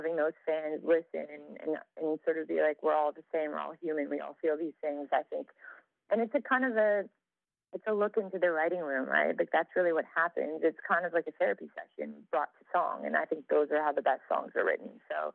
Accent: Calgary, Alberta, Canada; I'm from Calgary, Canadian.

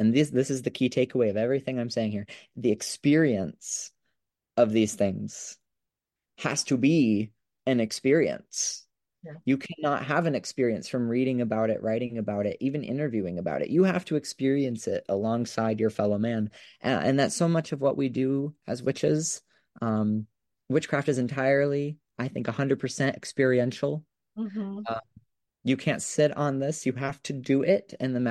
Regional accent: United States; for me growing up in the United States, I come from, just one generation down Irish, family, and Northern Irish

